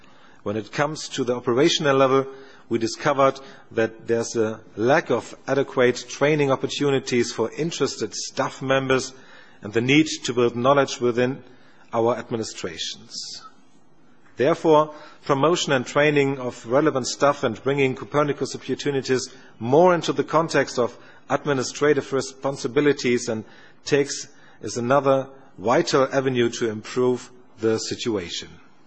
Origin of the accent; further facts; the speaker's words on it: Bremen, Germany; English is a second language; my hometown Bremen has learned that Nereos serves as an important tool